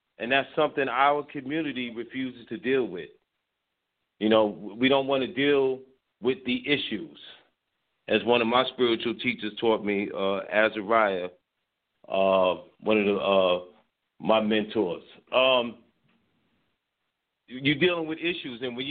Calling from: Bronx, New York, United States; I'm calling from the Bronx, New York.

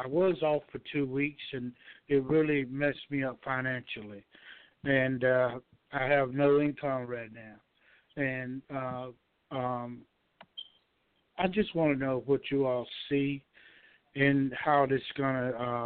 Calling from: Georgia, United States; I'm from Georgia.

